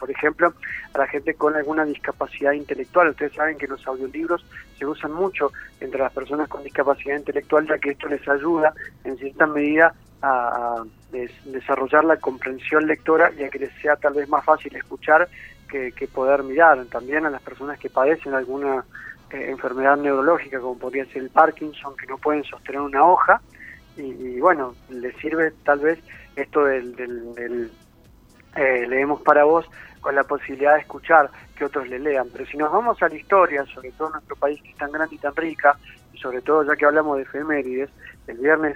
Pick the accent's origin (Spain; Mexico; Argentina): Argentina; Mendoza; Mariana y yo somos personas con discapacidad visual y somos de Mendoza.